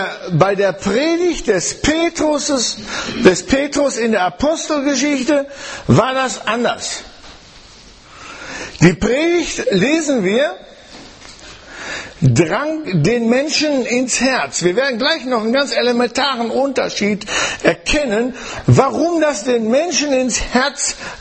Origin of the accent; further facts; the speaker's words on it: Germany; wir sind ja auch Deutsche, die wir nicht Fußball gucken. Ich zähle mich also auch dazu.